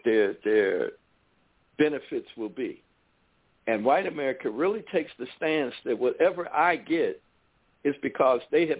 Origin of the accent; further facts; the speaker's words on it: United States; I was born and raised here. I am, maybe I'm not a patriot, but I am a black patriot, you know, and I am as American as cherry pie, you know.